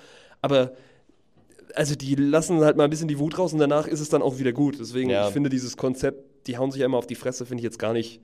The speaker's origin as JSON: {"language": "German", "region": "Baden-Württemberg", "country": "Germany", "said": "ich als Schwabe"}